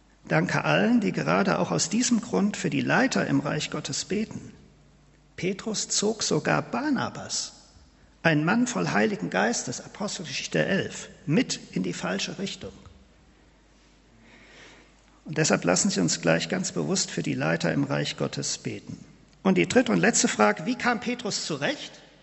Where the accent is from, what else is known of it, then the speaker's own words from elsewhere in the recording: North Rhine-Westphalia, Germany; Ich komme ja aus dem Siegerland.